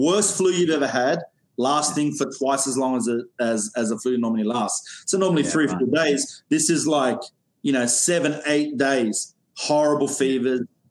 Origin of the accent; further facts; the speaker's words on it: Sydney, New South Wales, Australia; accent: Australian; moved away as an adult; now in New York, United States; you probably feel a bit ripped off when you hear that I'm from New York and then I have an Australian accent, but I am actually originally an Aussie. I grew up in Sydney. I'm from Bankstown, and in 2015